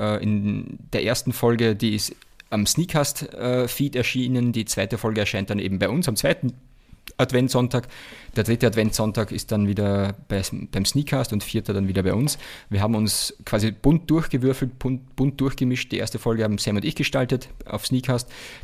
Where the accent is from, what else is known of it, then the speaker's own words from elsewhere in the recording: Austria; bei uns in Österreich